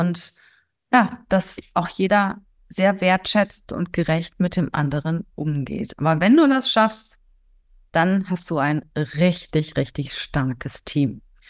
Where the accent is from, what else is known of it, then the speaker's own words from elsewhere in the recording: Cologne, North Rhine-Westphalia, Germany; Ich bin ja Kölnerin